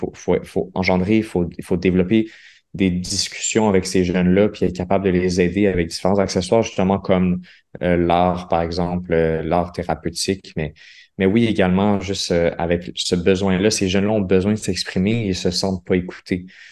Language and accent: French; Quebec, Canada; ma première langue, c'est le français du Québec.